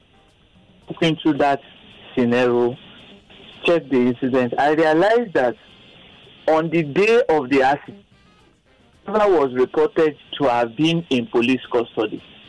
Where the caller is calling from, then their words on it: Itaniki, Ogun, Nigeria; I'm calling from Itaniki.